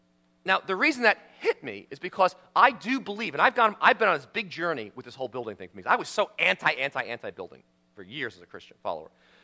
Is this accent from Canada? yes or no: no; New York, United States; I'm from New York. What thin places? I'm on the subway system.